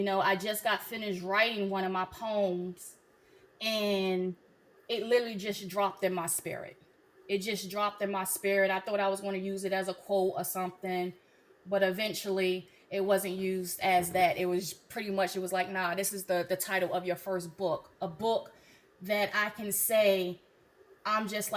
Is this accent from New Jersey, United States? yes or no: yes; New Jersey, United States; also born or lived in Virginia; now in Tennessee, United States; Originally, I am from New Jersey. I could say also a native of Virginia. Been there for a while. And now in my new home state, Tennessee.